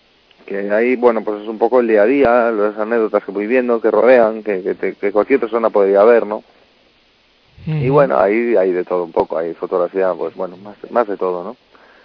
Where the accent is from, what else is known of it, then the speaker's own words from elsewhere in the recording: Galicia, Spain; Yo como gallego, eso se lo decía aquí a un amigo hoy, ayer, no sé.